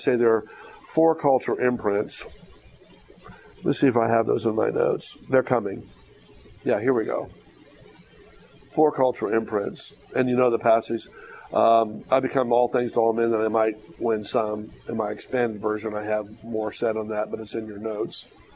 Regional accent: Ohio, United States; also born or lived in Texas; Well, I'm from Northeast Ohio.

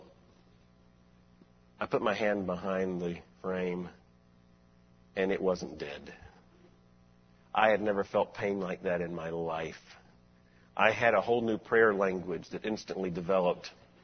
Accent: Florida, United States; I grew up in Florida. We went out on camping trips. I was a Boy Scout.

